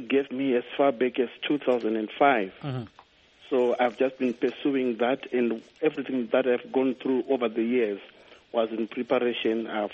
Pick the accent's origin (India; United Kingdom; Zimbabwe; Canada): Zimbabwe; Chitungwiza, Harare; I was born here in Zimbabwe. I was born in Chitungwiza, where I grew up.